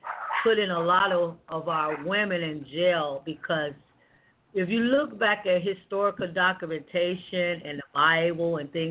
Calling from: Columbus, Ohio, United States; I'm calling from Columbus, Ohio.

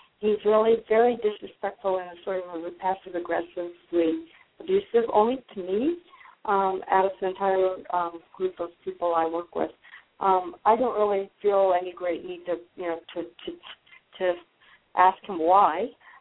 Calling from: Colorado, United States; I'm calling from Colorado.

